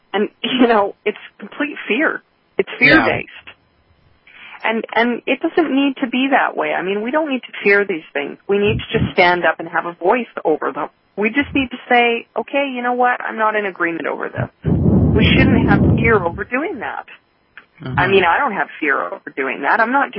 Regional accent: Canada; now in United States; I'm from Canada.

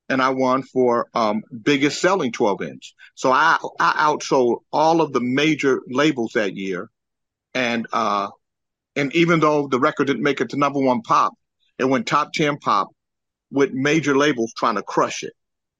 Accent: Sacramento, California, United States; We grew up in Sacramento together. By this time, I'm living in Vallejo.

